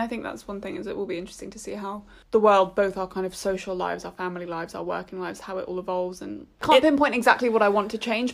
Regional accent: Richmond, London, United Kingdom; I mean, I grew up barely in London. I grew up in Richmond, which is essentially Surrey. So again, like, I feel like I didn't grow up in, like, the very centre of London.

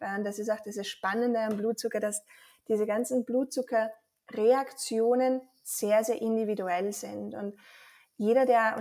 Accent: Austria; accent: Austrian dialect; also born or lived in Vienna; ich glaube auch unschwer an meinem Dialekt zu erkennen, komme ich aus Österreich. Ich habe in Wien Ernährungswissenschaften studiert

